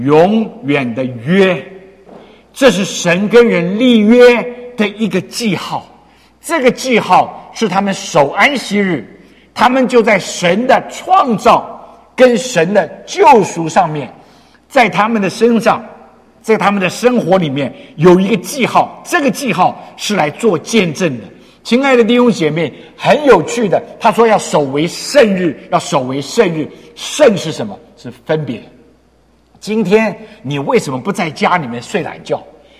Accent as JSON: {"language": "Chinese", "country": "China", "lives_now": "United States", "said": "在如果偷偷摸摸的我们老中哈、刚到美国来的英语比较差、虽然我们科技都很不错，所以我就发现有一些我们中国人呢就礼拜六趁老板同事都不上班的时候"}